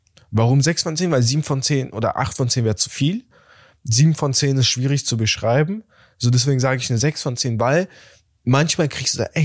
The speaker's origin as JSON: {"language": "German", "region": "Berlin", "country": "Germany", "said": "als Berliner"}